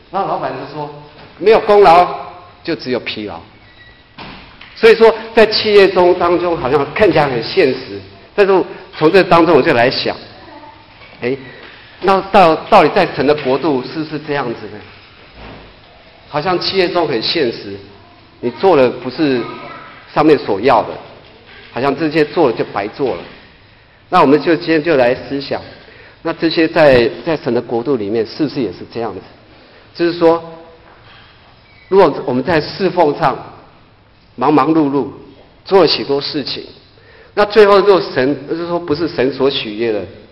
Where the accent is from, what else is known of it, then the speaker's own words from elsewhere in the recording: China; 我们中国人就是常会有觉得是埋头苦干